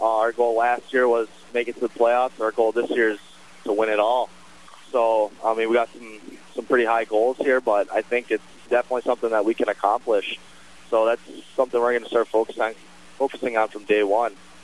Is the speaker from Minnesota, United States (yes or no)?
yes; Stillwater, Minnesota, United States; now in Kearney, United States; I started out in Stillwater, Minnesota. I was recruited by Waterloo. I played there for a season.